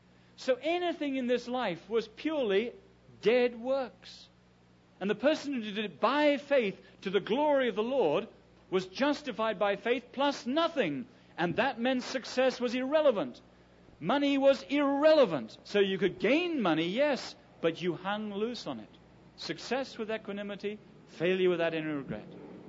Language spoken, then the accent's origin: English; England, United Kingdom; And may I say gently as an Englishman